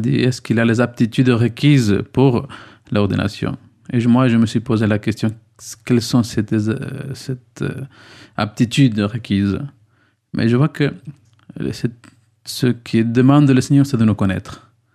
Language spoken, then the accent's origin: French; Ecuador; moved away as an adult; now in Bayonne, France; je viens de l'Équateur, j'ai 30 ans.